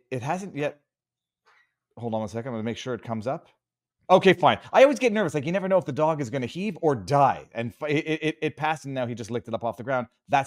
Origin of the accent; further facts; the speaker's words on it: Montreal, Quebec, Canada; growing up in Montreal, I grew up with mispronunciations and not sensitive about that.